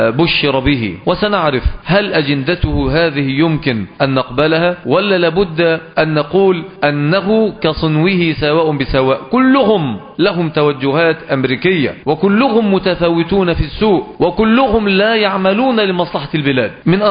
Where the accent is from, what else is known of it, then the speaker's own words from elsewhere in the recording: Egypt; وعندنا في مصر تم تقليده قلادة النيل